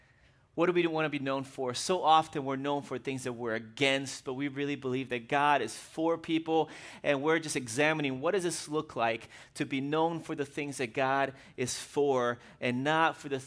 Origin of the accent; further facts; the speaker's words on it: Brazil; Even growing up in Brazil, for me, it was the same way.